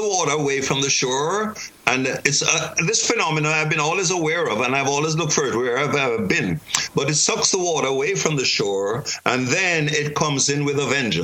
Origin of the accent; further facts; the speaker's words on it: Jamaica; Jamaican. I'm a Jamaican.